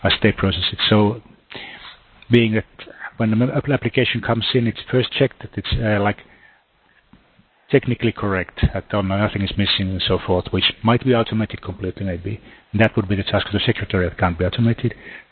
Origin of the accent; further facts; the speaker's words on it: Finland; English is a second language; I'm from Finland